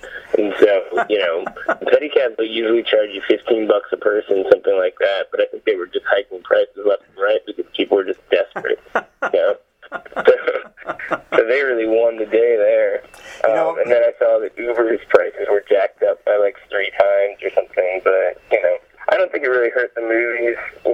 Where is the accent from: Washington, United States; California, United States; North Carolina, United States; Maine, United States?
Washington, United States; Seattle; I'm from Seattle originally, so I don't get as upset about a little bit of wet weather the way that some people